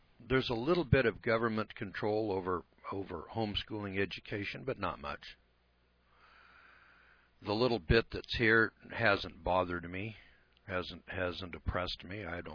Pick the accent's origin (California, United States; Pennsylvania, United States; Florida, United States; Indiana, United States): California, United States; moved away as an adult; now in Idaho, United States; In fact, I'm from California. I was born there, and then I lived there, did business in California. And back in 1972, I took a look at the business atmosphere in California, and I said, enough's enough, and I moved to Idaho.